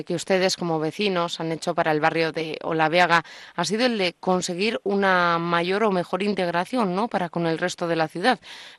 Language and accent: Spanish; Italy; accent: Italian; mi acento me delata, obviamente es italiano, ¿no?